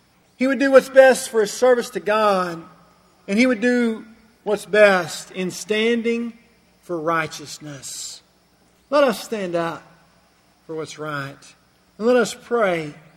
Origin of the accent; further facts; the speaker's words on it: Missouri, United States; also born or lived in Tennessee; I have lived in, grew up in Missouri, lived in Tennessee a while, and I like both those states.